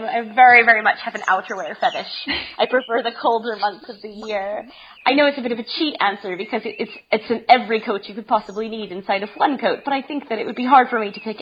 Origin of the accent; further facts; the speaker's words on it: Nashville, Tennessee, United States; also born or lived in England; So I grew up in Nashville, Tennessee. My mum's English, though, so I spent a lot of time in England.